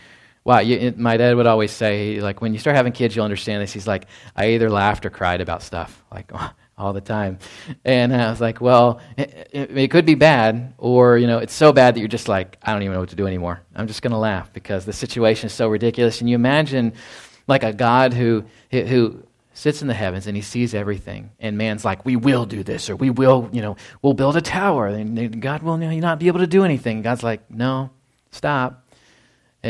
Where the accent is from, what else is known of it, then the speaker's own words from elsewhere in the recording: Texas, United States; And growing up in North Texas, like, I know we have thunderstorms here